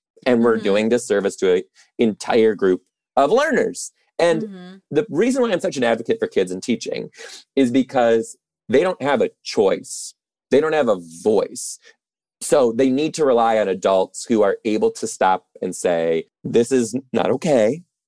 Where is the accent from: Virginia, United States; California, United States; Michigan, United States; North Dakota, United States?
Michigan, United States; Detroit; I'm originally from Detroit too.